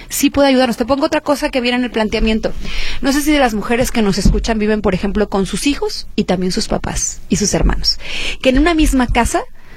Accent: Guadalajara, Jalisco, Mexico; Yo soy de Talpita y en ese entonces, hace 41 años, las casotas eran de 400 metros.

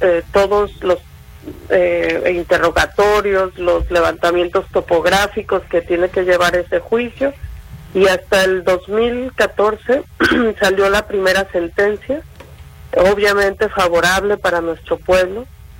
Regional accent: Mezcala, Jalisco, Mexico; ni siquiera los pobladores nativos, comuneros, que somos de ahí de Mezcala

